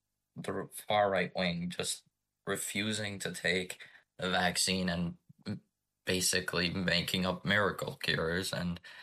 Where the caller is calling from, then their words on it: Troy, Michigan, United States; I'm from Troy, Michigan.